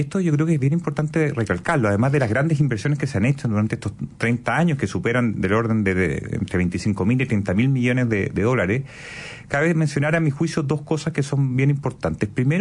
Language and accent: Spanish; Chile; y como chileno, muy gratamente, que se ve que el modelo chileno está muy consolidado